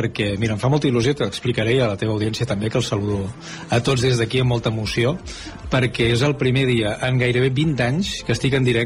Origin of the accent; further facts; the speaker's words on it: Terrassa, Catalonia, Spain; Jo sóc de Terrassa, vaig néixer el 1976, el Dia de la Dona, precisament, és el meu aniversari. O sigui que estem a punt de fer els 48.